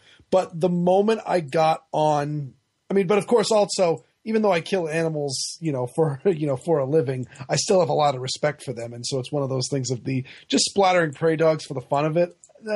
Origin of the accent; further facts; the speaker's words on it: Maine, United States; I definitely want to shoot a deer up in Maine because I'm from Maine